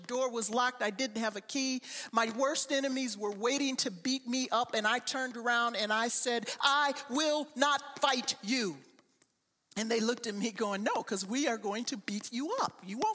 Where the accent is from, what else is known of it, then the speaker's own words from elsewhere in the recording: Chicago, Illinois, United States; Now, I need to confess, I'm from Chicago. I grew up in the city.